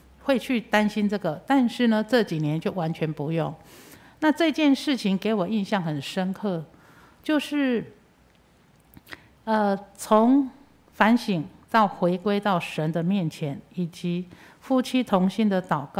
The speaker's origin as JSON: {"language": "Chinese", "town": "Chiayi", "country": "Taiwan", "said": "因为我们都是嘉义人"}